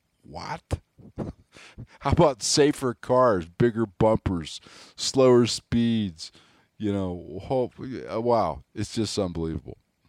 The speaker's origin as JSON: {"language": "English", "region": "Wyoming", "country": "United States", "tie": "born or raised there", "said": "And Wyoming, my home state, your 500,000 guns, remember there's only 500,000 of us here"}